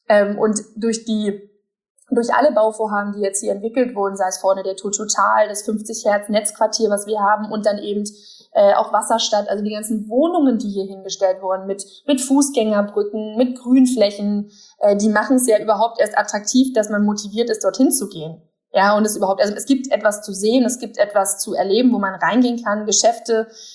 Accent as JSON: {"language": "German", "region": "Berlin", "country": "Germany"}